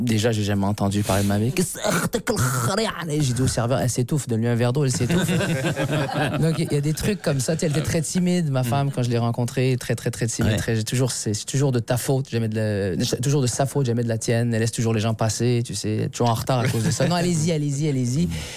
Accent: Laval, Quebec, Canada; born there; Je suis né au Québec.

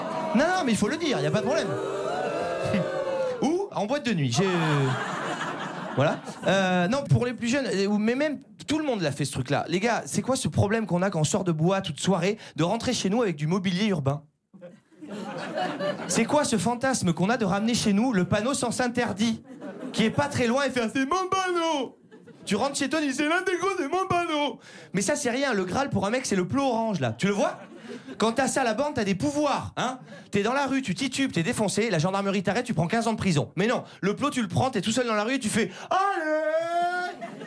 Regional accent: Saint-Émilion, Nouvelle-Aquitaine, France; je viens de Saint-Émilion.

